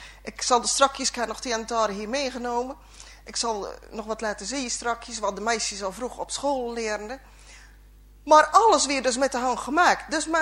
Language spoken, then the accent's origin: Dutch; Nieuwe-Tonge, South Holland, Netherlands; kom ik uit Nieuwe Tongen. En al mijn voorgeslag komt hier echt van Vlakkee. Dus ja, helemaal met de Vlakkee zijn klederdracht en de Vlakkeese gewoontes vergroeid in die zin.